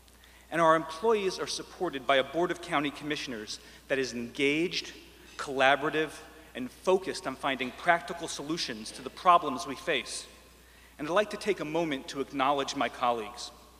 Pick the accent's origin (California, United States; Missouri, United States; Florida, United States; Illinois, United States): Florida, United States; Miami; In my house growing up in Miami, I was raised with the concept of tikkun olam, the Jewish belief that each of us has the duty to work to heal and repair the world.